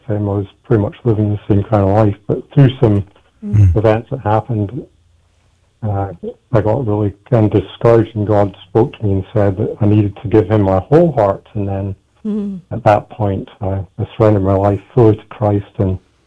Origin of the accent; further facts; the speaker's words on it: Scotland, United Kingdom; accent: Scottish; so I'm originally from Scotland. You probably maybe gathered that from my name and from my accent as well.